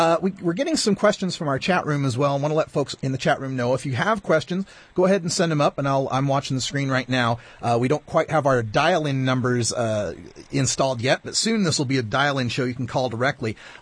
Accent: Oregon, United States; We're taking a look at my home state of Oregon and some activism going on here

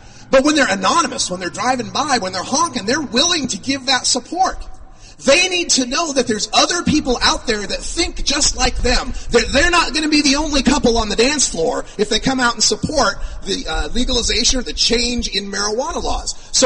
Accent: Idaho, United States; I grew up in Idaho, man. And so I know Republican red state, you know, Christian conservative kind of stuff.

